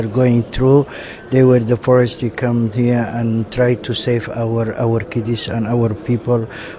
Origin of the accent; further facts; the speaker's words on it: Columbus, Ohio, United States; Actually, I'm from United States of America, Columbus, Ohio.